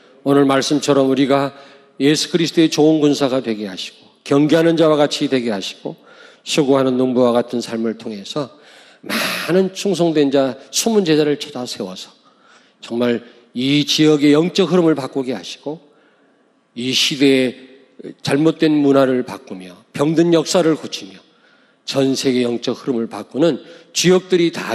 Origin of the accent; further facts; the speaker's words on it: Daejeon, South Korea; 제가 서울에서 목회하다가 내려왔는데 고향은 대전이지만